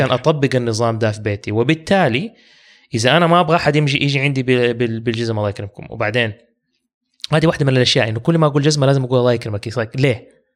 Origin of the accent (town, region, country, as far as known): Syria